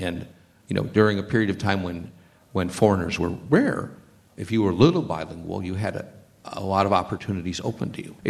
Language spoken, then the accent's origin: English; Midwest, United States; I mean, I am from the Midwest.